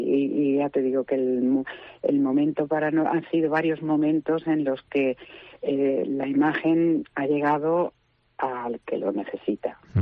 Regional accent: Valencian Community, Spain; mucho amor a mi tierra, mucho amor a los valencianos, mucho amor por los que estamos aquí, que somos valencianos

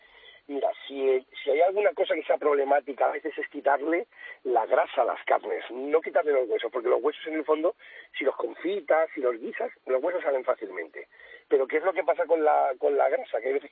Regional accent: Spain; Somos españoles

